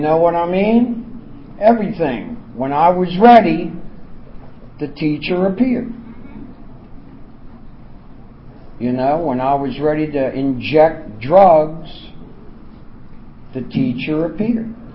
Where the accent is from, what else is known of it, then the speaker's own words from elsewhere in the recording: Baltimore, Maryland, United States; I'm from Central Maryland area. It's where I got clean. I'm from Baltimore originally, but I got clean in Central Maryland.